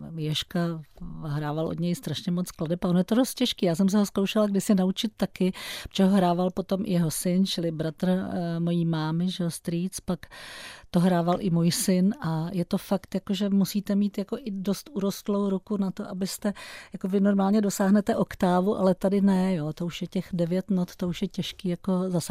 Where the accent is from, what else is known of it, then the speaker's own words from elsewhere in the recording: Olomouc, Olomouc Region, Czechia; tak já jsem taky z Olomouce, takže jsme se kamarádili